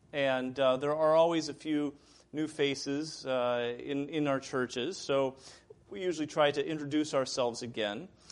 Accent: Peru; now in United States; while I was growing up in Peru

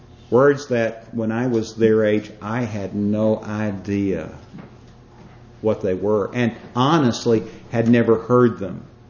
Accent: West Virginia, United States; I came from North Central West Virginia, Marion County. My first 8 years of education were spent in a one-room school.

